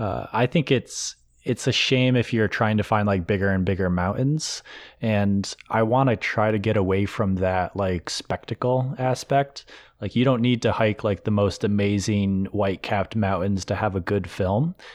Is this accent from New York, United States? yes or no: yes; Rochester, New York, United States; I'm from New York, upstate. I've lived in the state of New York all my life